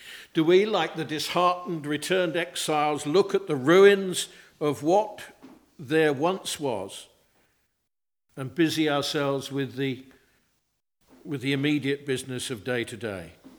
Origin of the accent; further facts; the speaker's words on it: Cambridge, East of England, United Kingdom; I tell people, I come from Cambridge.